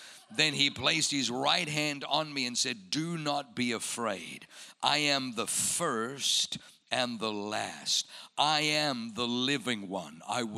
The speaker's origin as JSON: {"language": "English", "country": "Australia", "tie": "born or raised there", "said": "We grew up in Australia, so we're used to poisonous snakes."}